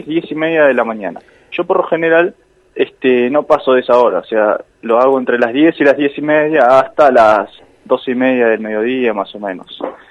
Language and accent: Spanish; Esquel, Chubut, Argentina; Que acá en Esquel, viste, yo soy nativo de acá, nacido y criado